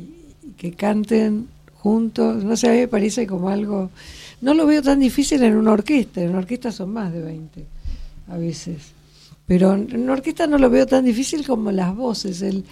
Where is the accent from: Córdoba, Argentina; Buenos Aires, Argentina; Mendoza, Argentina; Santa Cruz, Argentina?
Buenos Aires, Argentina; Los que somos porteños la conocemos